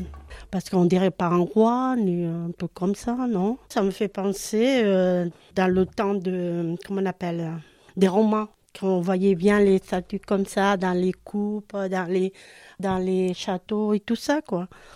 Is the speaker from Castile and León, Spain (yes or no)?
no; Granada, Andalusia, Spain; French is a second language; Je suis espagnole, donc je viens des Grenades exactement.